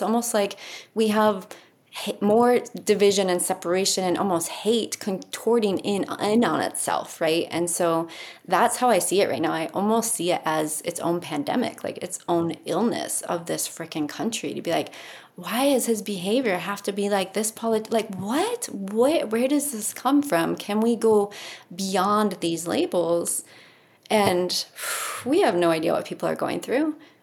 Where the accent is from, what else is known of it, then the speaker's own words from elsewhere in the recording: Colorado, United States; and I said I was from Colorado, and she threw out some comment like, oh, well, you're liberal